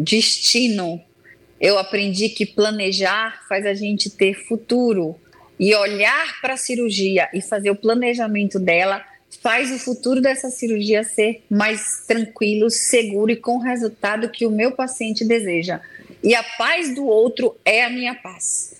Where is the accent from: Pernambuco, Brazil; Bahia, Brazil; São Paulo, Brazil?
Bahia, Brazil; Feira de Santana; Já temos um em Feira de Santana, na minha terra natal